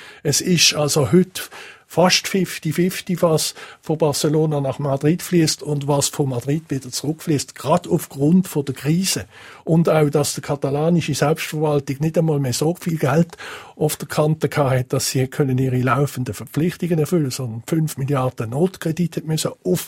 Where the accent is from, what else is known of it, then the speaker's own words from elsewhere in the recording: Switzerland; wo uns als Schweizer Föderalisten immer wieder neu muss schockieren